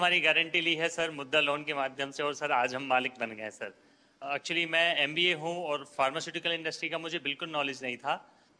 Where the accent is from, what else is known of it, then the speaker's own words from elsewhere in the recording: Bhopal, Madhya Pradesh, India; मैं भोपाल मध्य प्रदेश से हूँ।